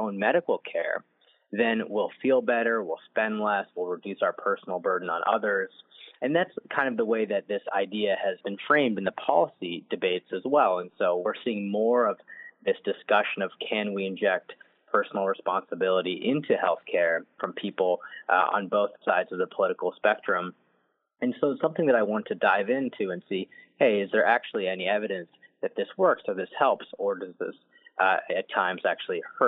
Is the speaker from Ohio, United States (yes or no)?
yes; Ohio, United States; So I grew up in Ohio.